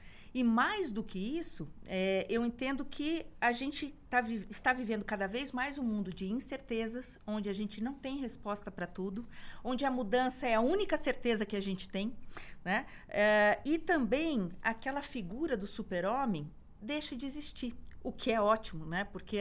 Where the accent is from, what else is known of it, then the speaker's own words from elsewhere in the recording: Curitiba, Paraná, Brazil; eu sou de Curitiba, né, do Paraná, do Leite Quente, pelando a gente.